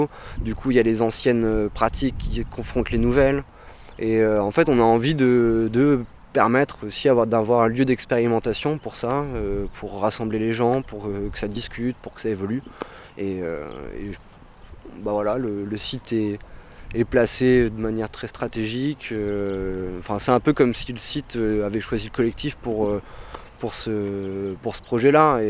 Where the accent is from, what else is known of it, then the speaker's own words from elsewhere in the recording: Blois, Centre-Val de Loire, France; Enfin, moi, je viens de Blois, à la base